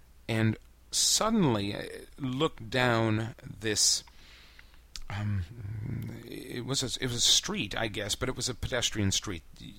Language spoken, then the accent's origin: English; United States; And I never knew what I was going to find as an American doing this kind of exploring.